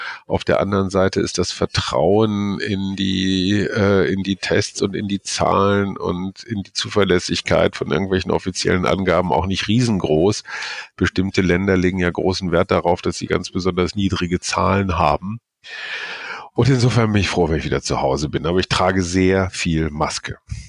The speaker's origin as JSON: {"language": "German", "country": "Germany", "lives_now": "Bulgaria", "said": "in Frankfurt auf dem Flughafen ins Land gelassen werde, also in mein Heimatland"}